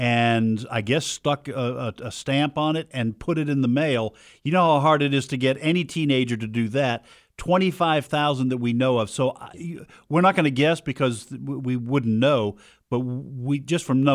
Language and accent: English; New Hampshire, United States; I grew up in New Hampshire